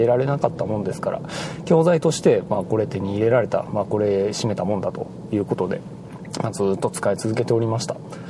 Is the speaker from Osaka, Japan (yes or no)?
yes; Osaka, Japan; まあ、私大阪人なんで、まあ、大阪の梅田のですね